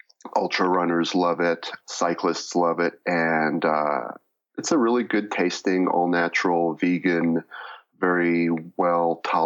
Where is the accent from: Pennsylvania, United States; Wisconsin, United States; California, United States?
California, United States; Oakland; born there; now in Durango, United States; Well, I'm 56 years old. I was born in Oakland, California.